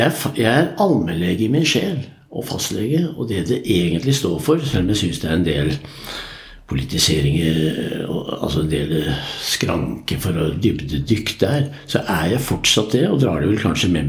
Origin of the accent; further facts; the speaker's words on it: Oslo, Norway; Jeg Oslo gutt, og hvis du ikke sier noe så blir jeg 77 neste uke.